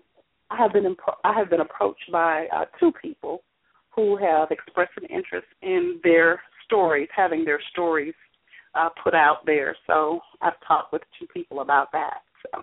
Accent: Georgia, United States; I love, because I'm from Georgia, I love Southern stories.

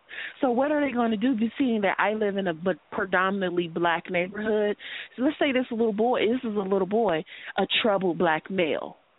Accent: United States; I personally feel like me being American, and I feel like I live in a third world country right now.

